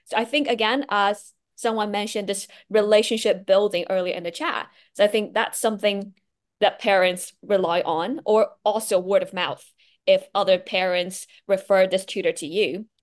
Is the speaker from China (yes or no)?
yes; China; English is a second language; Yeah, maybe I can jump in since I'm from China.